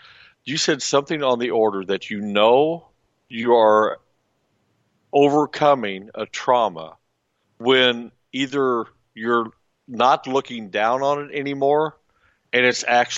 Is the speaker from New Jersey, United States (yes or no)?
no; St. Louis, Missouri, United States; I'm from the St. Louis area